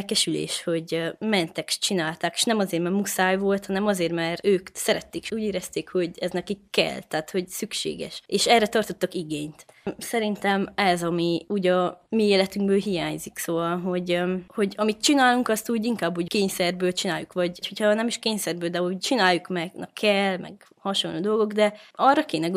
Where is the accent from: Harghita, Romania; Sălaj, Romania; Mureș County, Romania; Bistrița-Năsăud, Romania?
Harghita, Romania; Miercurea Ciuc; itt lakom a Szent Imre katolikus kollégiumban, amúgy csíkszeredai származású vagyok.